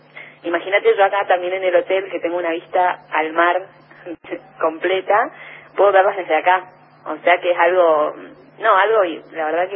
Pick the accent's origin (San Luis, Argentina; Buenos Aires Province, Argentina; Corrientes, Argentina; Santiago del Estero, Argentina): Corrientes, Argentina; also born or lived in Buenos Aires; now in Puerto Pirámides, Argentina; Soy de Corrientes.